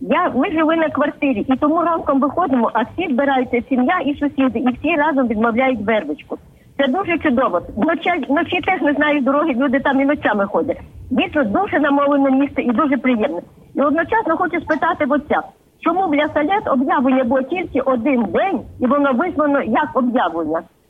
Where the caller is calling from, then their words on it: Lviv, Lviv Oblast, Ukraine; Я зі Львова